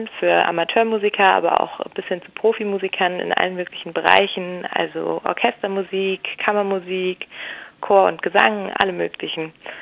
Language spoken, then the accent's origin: German; Hesse, Germany; ich bin 18 und wie schon gesagt komme ich aus Hessen in der Nähe von Darmstadt.